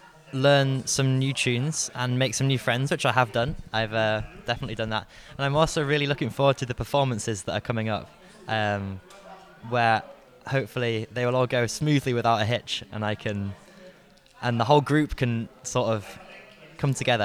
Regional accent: Kendal, North West England, United Kingdom; I come from Kendal in Cumbria, which is in England.

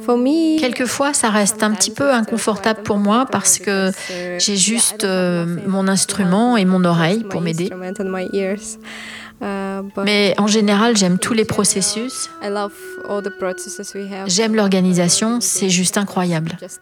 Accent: Ukraine; now in France; Je viens d'Ukraine et je joue de l'accordéon.

